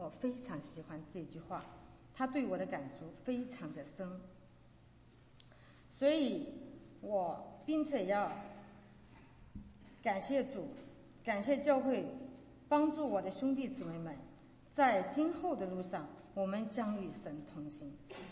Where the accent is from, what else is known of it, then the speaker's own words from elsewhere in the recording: Shimenkan, Guizhou, China; 这本书发生在我的家乡中国贵州石门坎，这是一个边缘贫穷而又落后的山区。